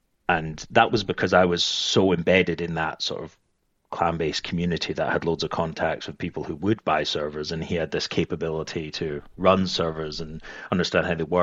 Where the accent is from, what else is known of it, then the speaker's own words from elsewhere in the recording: Edinburgh, Scotland, United Kingdom; also born or lived in Aberdeen; I was actually born in Aberdeen, but moved to Edinburgh very early, like 2 years old. So Edinburgh is my hometown. That's where I grew up. It's where I went to school, and I didn't move away from Edinburgh until I went to university in Sheffield.